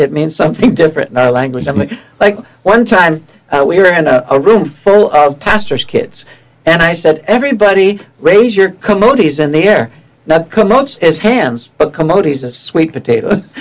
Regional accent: Albany, New York, United States; Albany. Rensselaer.

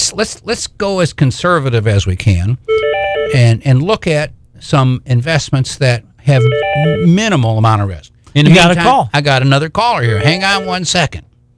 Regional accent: Michigan, United States; All those New Yorkers, and I'm from Michigan, Michiganders and Ohio

